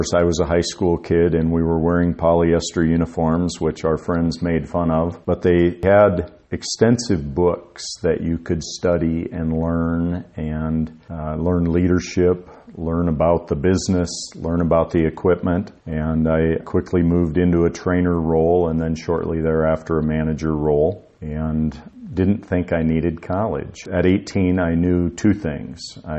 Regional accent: Spearfish, South Dakota, United States; I grew up in western South Dakota in Spearfish.

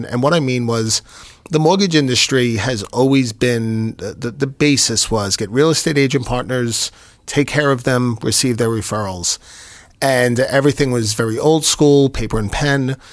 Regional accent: New York City, New York, United States; moved away as an adult; So, born and raised in New York City, moved here with my parents when I was in college.

